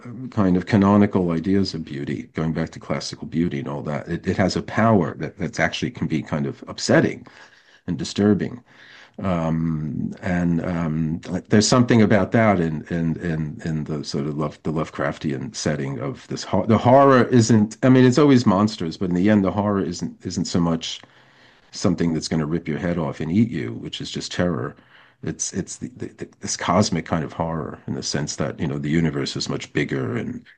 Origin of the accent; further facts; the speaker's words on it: United States; at least for myself growing up in the States in the 60s, was popular culture of the 40s or the 30s or 40s.